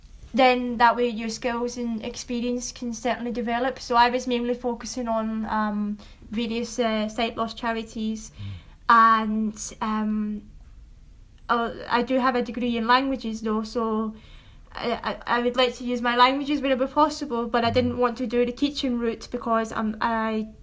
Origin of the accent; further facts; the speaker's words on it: Glasgow, Scotland, United Kingdom; I'm 26 years old and I'm actually from Glasgow.